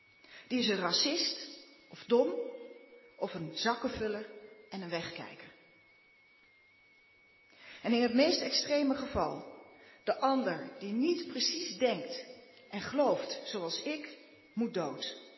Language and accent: Dutch; Dordrecht, South Holland, Netherlands; also born or lived in Drenthe; Ik ben opgegroeid in Dordrecht en Drenthe. Gereformeerd gedoopt. Mijn ouders zijn gescheiden toen ik 5 jaar oud was.